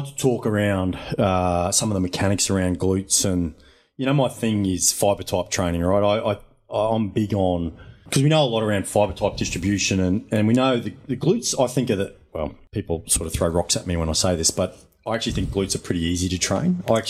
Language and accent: English; Chinchilla, Queensland, Australia; You couldn't get more Australian than me. I'm from Chinchilla, Western Queensland, mate.